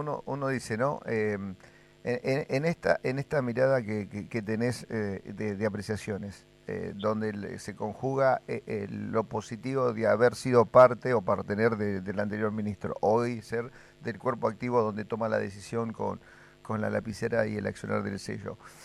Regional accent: Puerto Madryn, Chubut, Argentina; muchos años hemos vivido, aquellos que somos de Puerto Madryn, permanentemente la piratería de la pesca en nuestras aguas

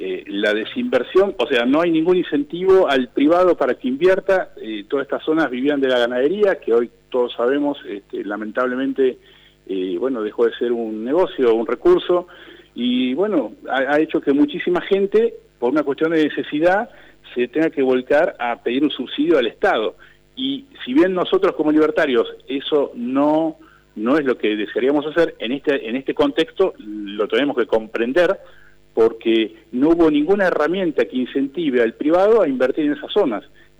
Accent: Argentina; creo yo como argentino tenemos es que este país no te da garantía de nada

